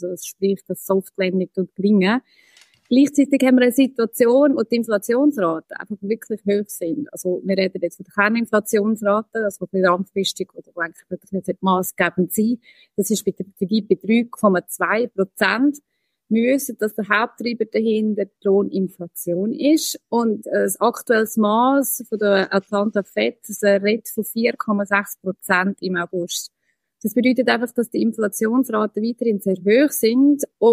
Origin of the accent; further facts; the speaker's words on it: Switzerland; wir als Schweizer